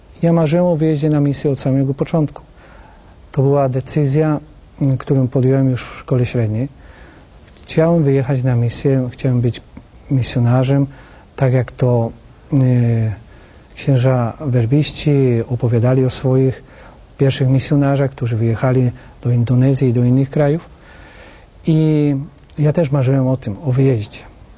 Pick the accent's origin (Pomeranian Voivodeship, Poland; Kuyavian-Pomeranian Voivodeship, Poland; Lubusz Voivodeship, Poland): Lubusz Voivodeship, Poland; Zbąszynek; Ja urodziłem się rzeczywiście w Zbąszyniu, ale moja parafia rodzinna to jest Bąszynek na ziemi lubuskiej. Tam właśnie mieszkałem całe moje dzieciństwo i lata młodzieńcze. I w tym okresie też tam studiowałem.